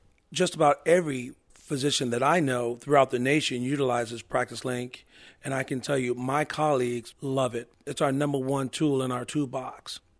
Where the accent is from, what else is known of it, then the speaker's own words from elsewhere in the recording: West Virginia, United States; hey, I'm from West Virginia, his eyes lit up.